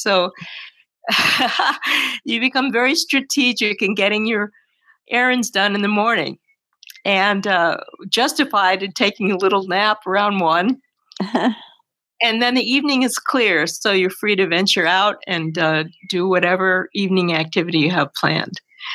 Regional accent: Glens Falls, New York, United States; It reminds me of where I grew up in Glens Falls, I was born in 1947, and people... Everyone knew each other

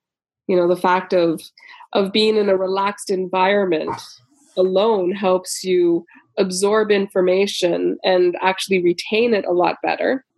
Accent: Canada; also born or lived in United States / France; now in Germany; I'm actually originally from Canada. Did a little detour through the United States and Florida and France, and we've been in Germany for 3 years

